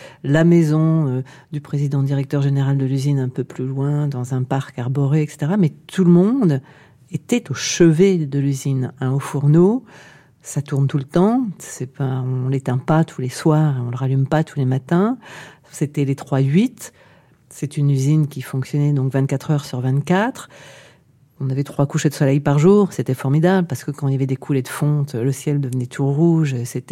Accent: Metz, Grand Est, France; born there; et moi, je suis née à Metz

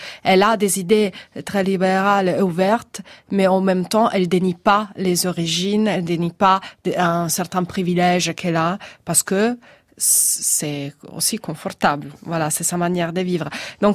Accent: Genoa, Liguria, Italy; Moi, je viens de Gênes, Genova. C'est plus grand d'Angoulême

